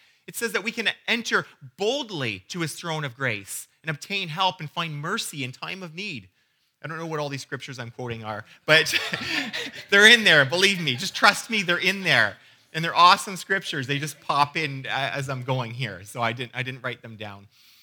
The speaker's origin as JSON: {"language": "English", "country": "Canada", "said": "And I'm Canadian, but I have this background history."}